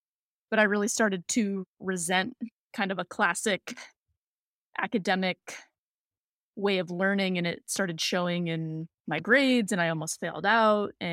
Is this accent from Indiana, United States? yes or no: no; Boston, Massachusetts, United States; So I grew up in Boston, in the Boston area. I am a product of the Brookline Public School System